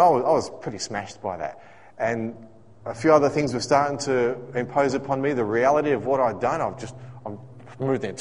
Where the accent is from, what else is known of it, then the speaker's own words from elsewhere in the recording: Western Australia, Australia; As many of you know, I grew up here in Western Australia, and up until, it's been about 17 years now since God called me on a particular day to move to Sydney